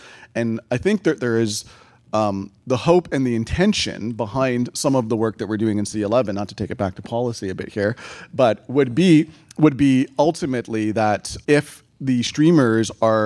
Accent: Canada; sort of how we define ourselves as Canadian and what ultimately what we consider to be our culture

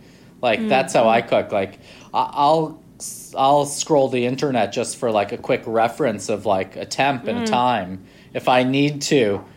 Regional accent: New York City, New York, United States; and then I came along and I grew up in Lower Manhattan, really close to Little Italy and Chinatown.

